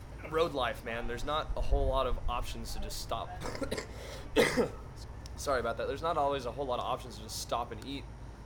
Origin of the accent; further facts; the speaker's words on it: New Mexico, United States; I'm from Southern New Mexico.